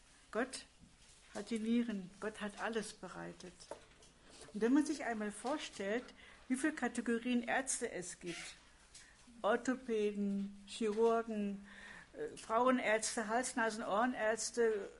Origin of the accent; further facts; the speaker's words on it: Essen, North Rhine-Westphalia, Germany; Ich bin in Essen groß geworden, habe dort mal eine Freundin besucht.